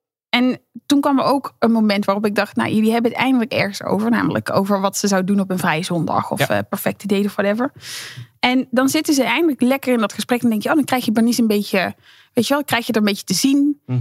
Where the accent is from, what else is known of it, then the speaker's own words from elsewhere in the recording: Limburg, Netherlands; Bij mij wordt er ook vaak gedacht dat ik uit Brabant kom. Ik kom uit Limburg